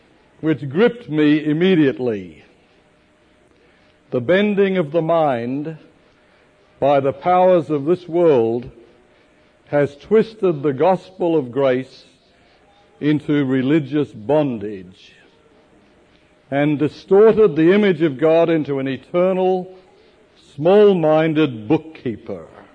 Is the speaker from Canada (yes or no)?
no; Melbourne, Victoria, Australia; when I was a child growing up in Melbourne, Australia